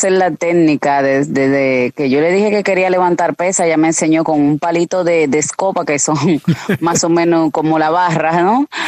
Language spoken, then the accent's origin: Spanish; Santo Domingo, National District, Dominican Republic; born there; yo nací en Santo Domingo